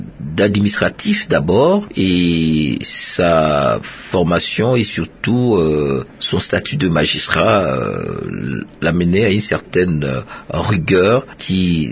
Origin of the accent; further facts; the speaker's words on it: Mbandaka, Équateur, DR Congo; also born or lived in Boende; je suis arrivé à Mbandaka où je grandis et j'ai commencé mes études primaires à Mbandaka, à l'Athénée Royale.